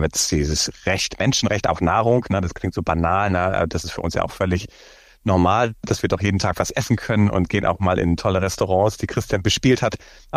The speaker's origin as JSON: {"language": "German", "region": "Schleswig-Holstein", "country": "Germany", "tie": "born or raised there", "said": "Ich bin zwar gebürtiger Schleswig-Holsteiner, wo ich auch früher Landwirt war"}